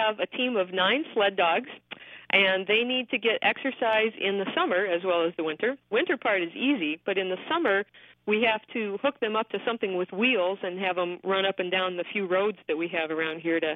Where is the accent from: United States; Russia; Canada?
United States; Illinois; now in Alaska, United States; Well, I grew up in Illinois, but I've been working for the National Park Service for a lot of years